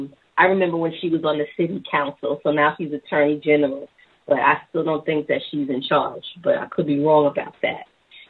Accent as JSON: {"language": "English", "region": "New York", "country": "United States", "lives_now": "South Carolina, United States", "said": "I'm from New York, and I've been in South Carolina for about 5 years."}